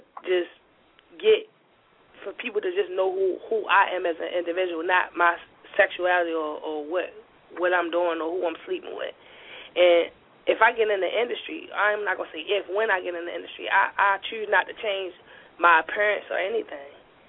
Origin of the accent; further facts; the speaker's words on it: Baltimore, Maryland, United States; From Baltimore, Maryland. West Side.